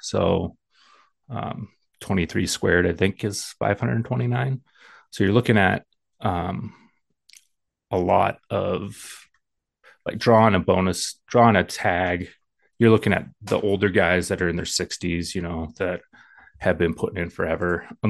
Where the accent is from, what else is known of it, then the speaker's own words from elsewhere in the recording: Montana, United States; Yeah, so I was born and raised here in Montana, Montana native.